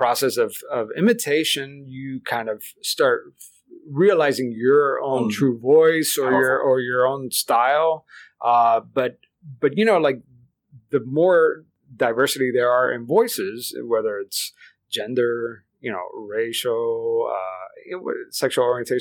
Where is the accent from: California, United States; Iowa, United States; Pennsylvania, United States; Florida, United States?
Florida, United States; Miami; English is a second language; Yeah, I mean, I grew up in South Florida, Miami, where English is really optional. I don't know if you've ever been there. Like, so, I mean, my parents didn't want me to lose my language, so they just didn't talk to me in English.